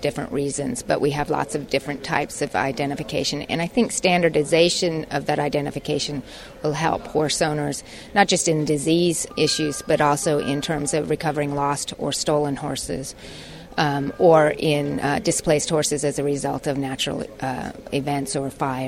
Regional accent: Wyoming, United States; I live in Virginia. Originally from Wyoming, grew up on a cattle ranch and raised horses.

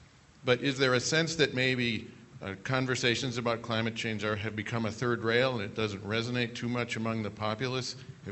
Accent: Pennsylvania, United States; I'm from Pennsylvania. They frack everything that stands still very long.

